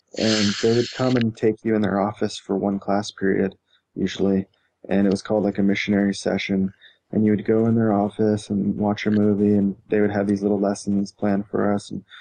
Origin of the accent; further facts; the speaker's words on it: California, United States; I mean, I grew up in California. I had never heard of a Utah Boys Ranch or anything like that before they came to pick me up.